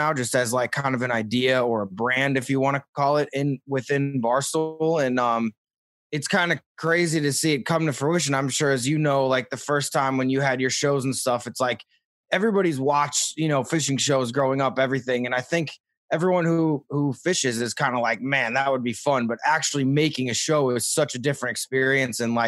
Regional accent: St. Louis, Missouri, United States; but as a kid in Missouri, like I grew up in St. Louis, and like my whole family's like been going down to the Keys since like the 70s and 80s.

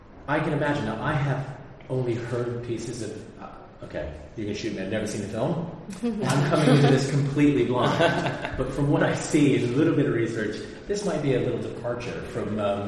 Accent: United States; Yeah. I'm American. I grew up with, you know, playing American football, cheerleading, sort of big part of it.

